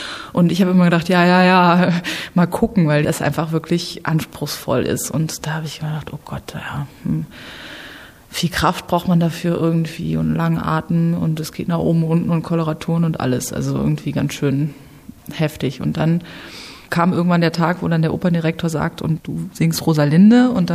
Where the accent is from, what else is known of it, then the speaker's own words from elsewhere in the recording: Ibbenbüren, North Rhine-Westphalia, Germany; ich bin Opernsängerin und bin aufgewachsen in Ibbenbüren. Das ist eine Kleinstadt in Nordrhein-Westfalen. Und inzwischen hat es mich ans Theater Plauen-Zwickau verschlagen.